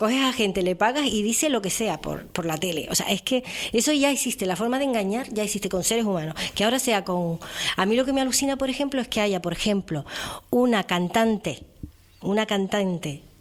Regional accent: Icod de los Vinos, Canary Islands, Spain; Recuérdanos cuál es tu pueblo. Hico de los Vinos, precioso pueblo, muy bonito. Siempre quería salir de allí

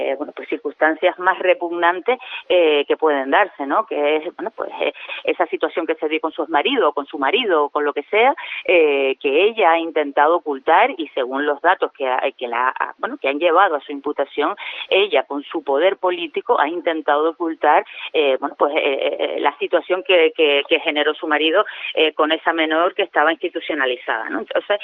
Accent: Santa Cruz de Tenerife, Canary Islands, Spain; yo tengo que reconocer que yo soy chicharrera y ahí la sangre tira.

